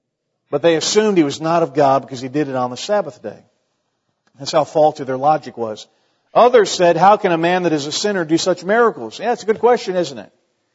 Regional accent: Weatherford, United States; I went back to my hometown of Weatherford and preached.

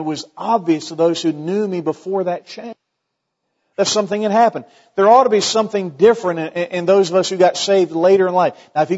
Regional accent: Weatherford, United States; I went back to my hometown of Weatherford and preached.

